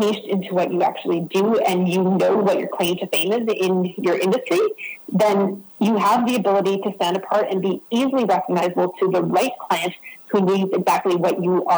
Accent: Canada; Sorry, I'm Canadian, so I say niche instead of niche.

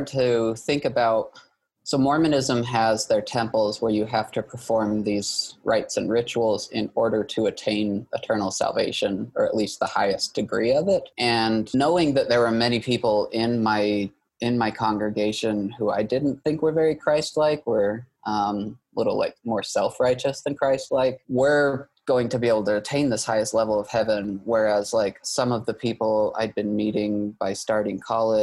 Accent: St. George, Utah, United States; I was born and raised in Utah. I call the southwest corner of Utah, which is Washington County or St. George, Utah, my home.

